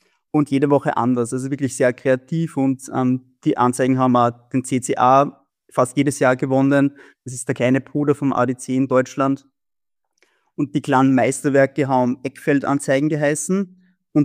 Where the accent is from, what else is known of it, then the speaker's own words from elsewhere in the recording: Austria; ich komme aus Österreich